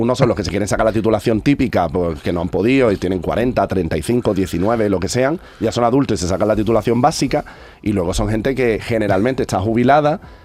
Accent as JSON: {"language": "Spanish", "town": "Cádiz", "region": "Andalusia", "country": "Spain", "said": "Yo soy de Cádiz capital, ¿vale?"}